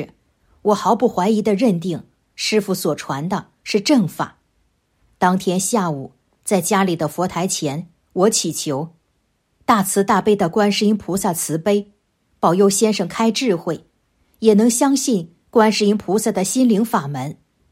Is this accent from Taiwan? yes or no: no; Hunan, China; 我是来自湖南的同修